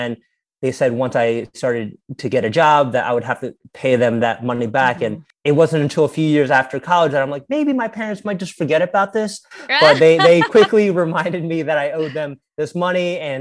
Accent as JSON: {"language": "English", "country": "United States", "tie": "born or raised there", "said": "So I grew up here in the United States, but my parents, you know, they immigrated here from Taiwan in the mid 80s."}